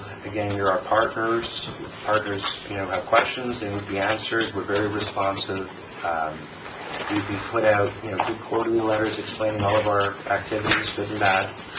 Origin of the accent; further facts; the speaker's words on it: Montreal, Quebec, Canada; moved away as an adult; now in New York, United States; I'm Canadian by background. I grew up in Montreal, Canada. I went to school at the University of Western Ontario.